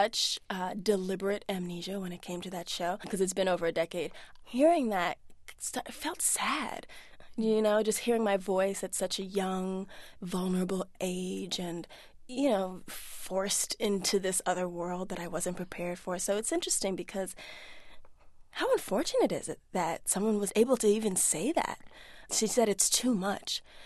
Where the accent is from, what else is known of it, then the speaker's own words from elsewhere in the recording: Brazil; first language Portuguese; English is a second language; And to insist on service and respect as a Brazilian.